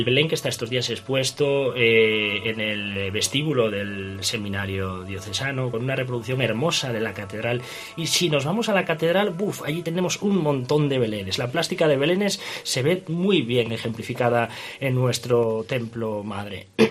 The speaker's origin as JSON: {"language": "Spanish", "town": "Villoria de Órbigo", "region": "Castile and León", "country": "Spain", "tie": "born or raised there", "said": "haga un poco de publicidad por mi pueblo, Villoria de Órbigo"}